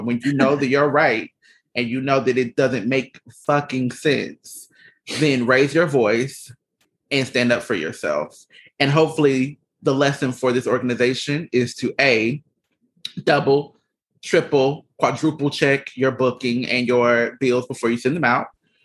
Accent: the South, United States; I just feel like maybe it's the way I was raised and being from the South and being a Southerner.

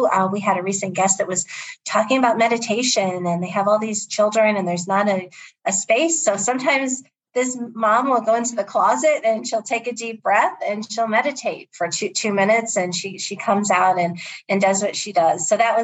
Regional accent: Ohio, United States; I do know square dancing growing up in Ohio, and that is not something I do now.

